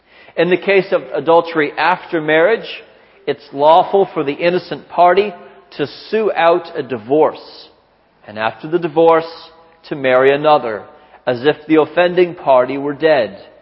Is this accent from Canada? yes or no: yes; Canada; On neutral ground as a Canadian, I will again make a wise decision, I hope.